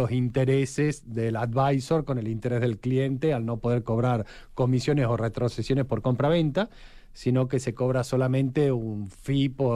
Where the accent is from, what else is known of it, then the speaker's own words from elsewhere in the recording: Argentina; A ver, soy argentino, así que tengo opinión para todo.